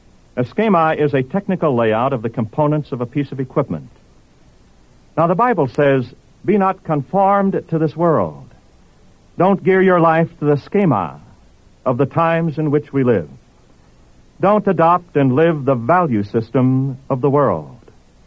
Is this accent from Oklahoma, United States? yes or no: yes; Oklahoma, United States; Years ago, when I was a boy growing up in Oklahoma, we used to gather around the radio for the Saturday afternoon football broadcasts.